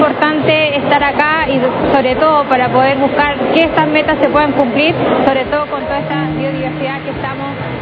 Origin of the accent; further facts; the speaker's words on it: Chile; soy de Chile.